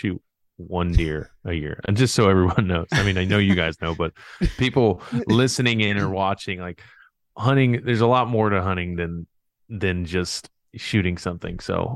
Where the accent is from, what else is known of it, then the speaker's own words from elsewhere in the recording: Raleigh, North Carolina, United States; also born or lived in Miami; now in Indiana, United States; I was born in Miami, but I'm not a Miami native. I grew up. Like you said, I grew up in yeah. Raleigh, North Carolina. I played high school baseball in outside of Raleigh.